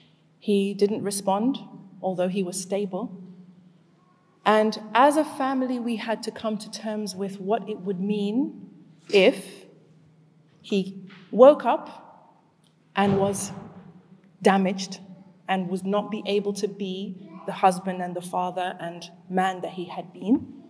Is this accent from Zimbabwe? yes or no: yes; Zimbabwe; also born or lived in Leeds, United Kingdom; I was born in Leeds, and I grew up in Zimbabwe, and I became a Muslim while I was at university. So I'm a revert.